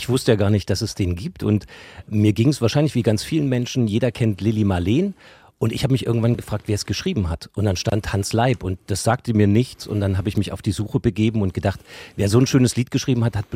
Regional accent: Leipzig, Saxony, Germany; now in Hamburg, Germany; ich bin ja eigentlich Leipziger, wohne aber jetzt schon sehr lange in Hamburg und fahre auch ganz gerne mal weg.

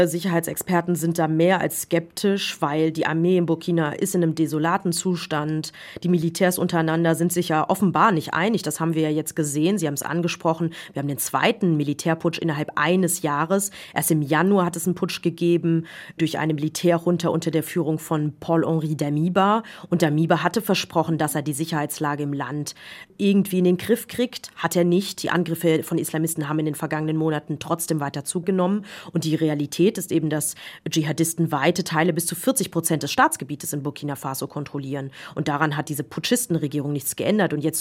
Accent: Germany; now in Niger; Und dann sagt man, nein, ich bin Deutsche.

